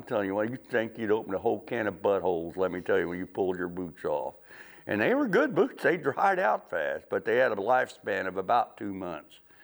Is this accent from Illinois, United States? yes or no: yes; Illinois, United States; I mean, I didn't, but I'm a redneck. I'm from Southern Illinois.